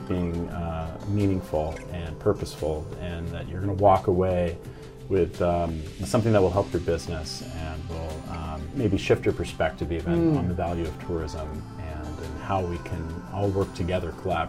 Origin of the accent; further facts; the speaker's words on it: Waldport, Oregon, United States; I mean, I grew up here on the coast. I grew up in Walport, actually.